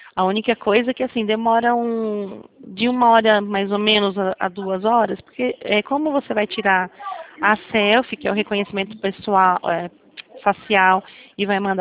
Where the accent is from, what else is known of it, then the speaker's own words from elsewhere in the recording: São Paulo, Brazil; Não, sou de São Paulo.